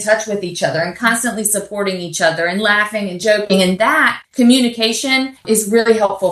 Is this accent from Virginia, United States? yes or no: yes; Virginia, United States; I'm 16th generation on the Eastern Shore of Virginia.